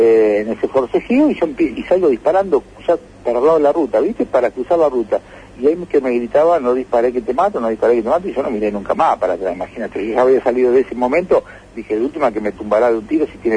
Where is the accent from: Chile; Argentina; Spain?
Argentina; esto nos daña como argentinos.